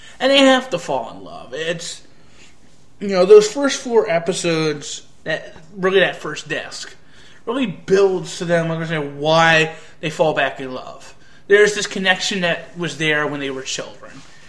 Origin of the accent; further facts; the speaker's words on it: England, United Kingdom; and I'm from England, and they're such a bore to me.